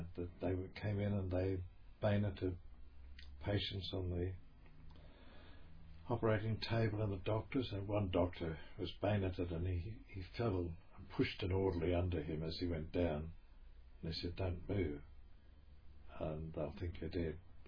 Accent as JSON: {"language": "English", "country": "Australia", "said": "I said, \"No, I'm Australian.\""}